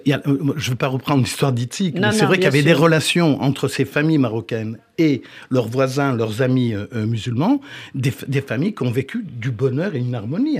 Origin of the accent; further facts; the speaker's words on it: France; vu que nous sommes français d'origine